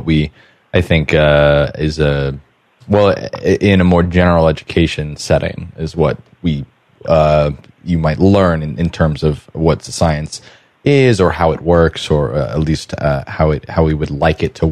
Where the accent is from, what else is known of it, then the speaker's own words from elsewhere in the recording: Arizona, United States; I'm being from Arizona myself. I thought Indiana was cold, and I couldn't imagine what moving to Minnesota would be like.